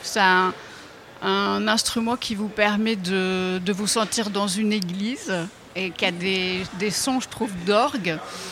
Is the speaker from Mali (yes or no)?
no; Saint-Jean-de-Luz, Nouvelle-Aquitaine, France; Au Pays Basque, je suis de Saint-Jean-de-Luz.